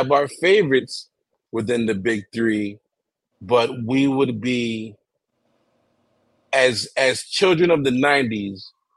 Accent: Connecticut, United States; just because I wasn't even from New York. I was from Connecticut. But since it was next to it, I'm like, I'm more east.

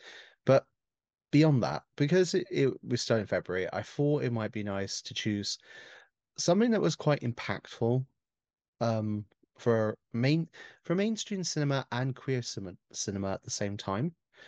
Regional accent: England, United Kingdom; I'm an English author and comic book writer

